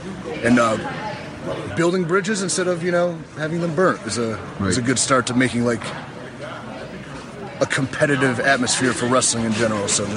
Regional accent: Cleveland, Ohio, United States; I'm originally from Cleveland, Ohio. I don't know if you've ever been up north, my friend

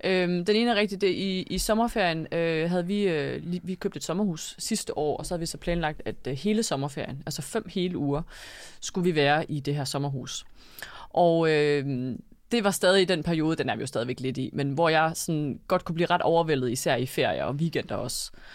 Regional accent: Jutland, Denmark; jeg er jo fra Jylland oprindeligt, og hele min familie bor stadig i Jylland.

